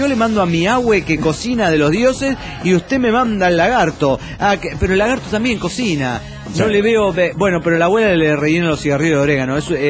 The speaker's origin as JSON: {"language": "Spanish", "town": "Chichinales", "region": "Río Negro", "country": "Argentina", "tie": "born or raised there", "lives_now": "Mar del Plata, Argentina", "said": "A los 10 años me fui a vivir allá a Chichinales, pero nací aquí en Mar del Plata."}